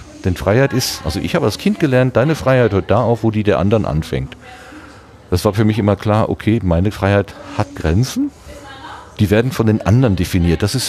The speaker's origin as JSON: {"language": "German", "region": "West Germany", "country": "Germany", "tie": "born or raised there", "said": "ich bin nach dem Zweiten Weltkrieg aufgewachsen, ich bin im Westen Deutschlands aufgewachsen"}